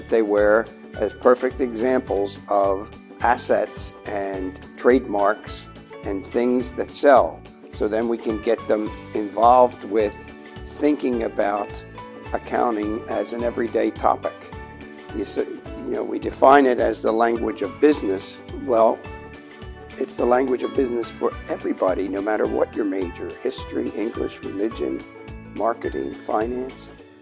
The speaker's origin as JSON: {"language": "English", "town": "Mount Airy", "region": "Pennsylvania", "country": "United States", "tie": "born or raised there", "said": "Yes, I grew up down here in Mount Airy, which is about a mile down the road"}